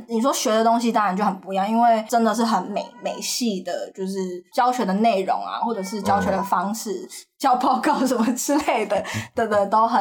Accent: Taiwan; 我们是台湾人，然后我们住在台湾，但是我们学的其实是美国的东西，上的是美国的课，上课讲英文，

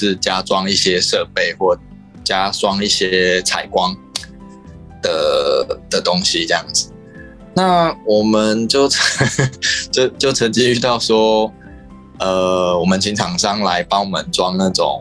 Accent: Taiwan; 像我们台湾人的第一个想到说啊，我要赶快去跟柜台反应

